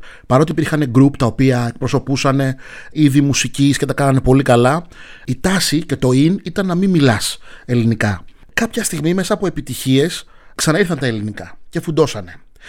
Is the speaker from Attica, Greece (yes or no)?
yes; Athens, Attica, Greece; ενός Αφρικανού με ελληνικές ρίζες. Είναι η μίξη αυτών των δύο, διότι μεγάλωσα στην Ελλάδα